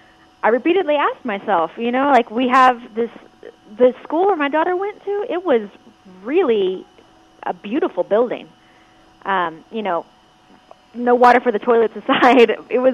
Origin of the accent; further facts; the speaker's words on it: Houston, Texas, United States; in my hometown, I'm from Houston